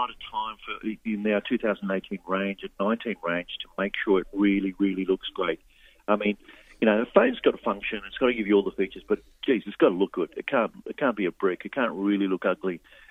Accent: Australia; as an Australian

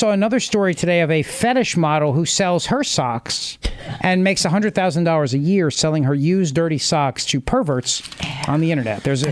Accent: New Jersey, United States; growing up in New Jersey, the mall is what we did as an activity.

